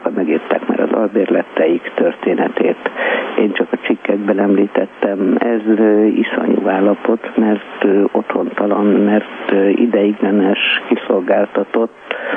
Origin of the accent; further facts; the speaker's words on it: Budapest, Hungary; A Józsefvárosban születtem, és ott nőttem föl, nagyon szerettem.